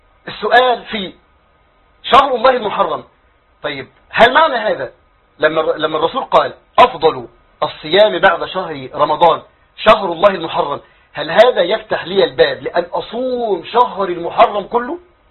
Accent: Egypt; لكن هل الصلاة في أي مسجد من المساجد عندنا في مصر حفظها الله من كل سوء كالصلاة في بيت الله الحرام؟

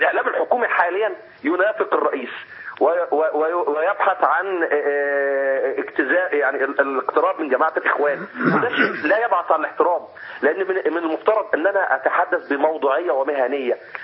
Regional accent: Egypt; احنا كمصريين

